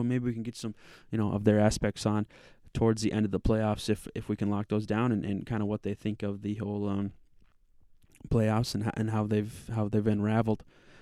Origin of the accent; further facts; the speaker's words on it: Minnesota, United States; also born or lived in Idaho / North Dakota; I was born in Idaho, and I moved to North Dakota for my early grade school years, and then I graduated from Southern Minnesota